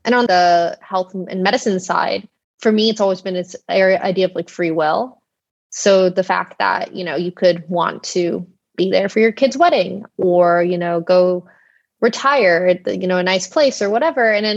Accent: Texas, United States; I guess to give a little bit of context, I grew up in Texas.

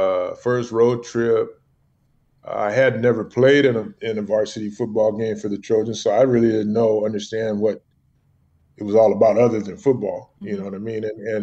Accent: Santa Barbara, California, United States; I grew up in Santa Barbara, so I didn't grow up in the Deep South

